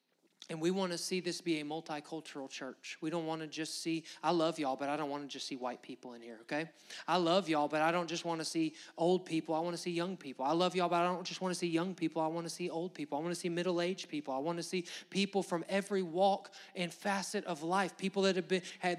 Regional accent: Alabama, United States; not just he's believed on in Alabama because we're from the South and we trust God and we believe in God

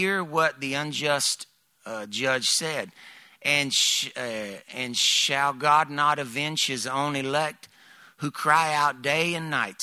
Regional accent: Southern United States, United States; Man, I growing up in the South, going over to Pensacola, going over to NCO to surf, 7-Eleven was the place to go

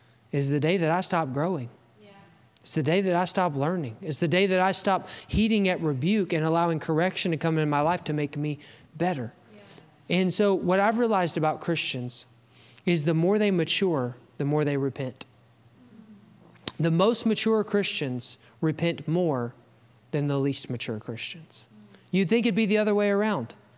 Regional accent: Alabama, United States; I grew up in Alabama in the 90s.

